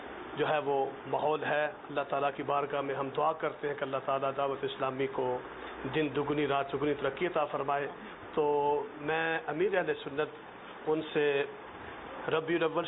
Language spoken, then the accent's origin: Urdu; Pakistan; now in Kenya; میں پاکستان کا رہنے والا ہوں یہاں کینیا میں ہدایہ مسجد میں امام اور خطیب ہوں